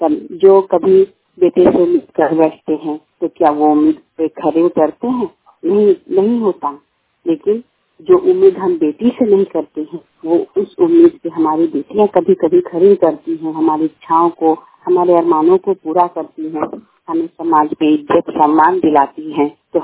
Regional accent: Bihar, India; मैं वैशाली जिले की रहने वाली हूँ।

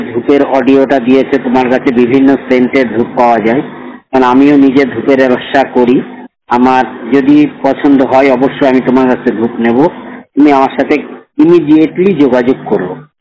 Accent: Krishnaganj, West Bengal, India; আমার বাড়ি কৃষ্ণগঞ্জ নদিয়া

